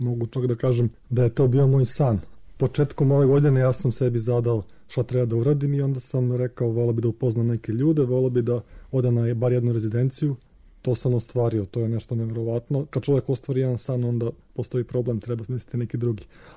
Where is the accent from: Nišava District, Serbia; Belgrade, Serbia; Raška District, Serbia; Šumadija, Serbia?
Nišava District, Serbia; Niš; pošto ja sam iz Niša rodom, postoji ta mekota, postoji taj duh, postoji ta lirika